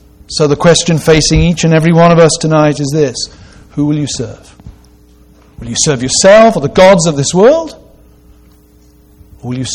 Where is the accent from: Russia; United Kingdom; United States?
United Kingdom; England; If you go to my home country of England